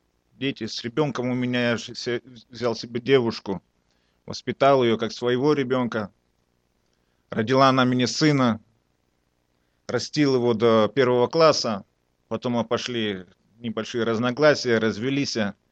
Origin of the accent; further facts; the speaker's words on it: Kazakhstan; 40 лет. Я родился в Казахстане, вырос там.